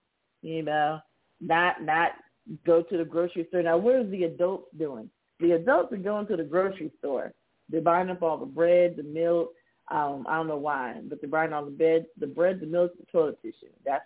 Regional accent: Miami, Florida, United States; I remember growing up in Miami and doing, what was that, junior high and high school in Miami.

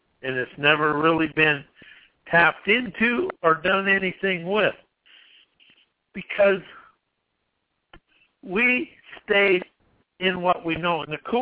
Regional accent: South Dakota, United States; I grew up in South Dakota around the Lakota Sioux and all this, and I was back for a funeral

